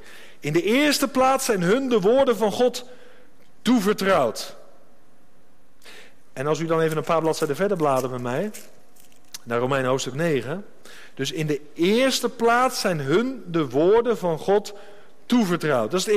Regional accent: Netherlands; Ja, wij zijn logisch toch als Nederlanders.

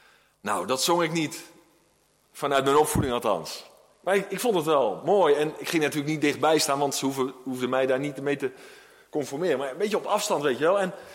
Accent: 's-Gravenzande, South Holland, Netherlands; En ik ben opgegroeid in Schravenzanden, de Hoek van Holland daar.

